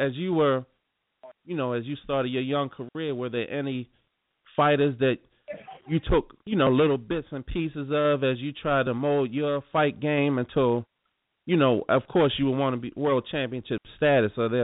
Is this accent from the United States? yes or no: yes; Baltimore, Maryland, United States; as a young guy growing up in Baltimore, I'm gonna always big you up